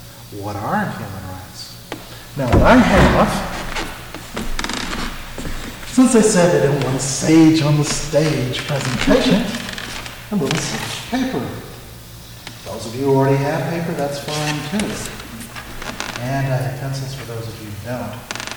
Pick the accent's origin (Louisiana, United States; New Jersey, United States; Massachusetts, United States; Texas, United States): New Jersey, United States; Newark; I'm from Newark, New Jersey.